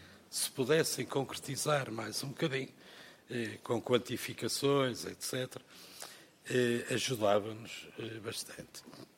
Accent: Peso da Régua, Norte, Portugal; desde logo por sermos vizinhos, sou de Peso da Régua, e por também ser produtor de maçã.

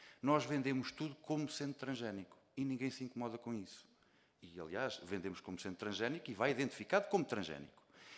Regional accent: Centro, Portugal; Eu venho do Centro-Norte, venho da zona de Mondego

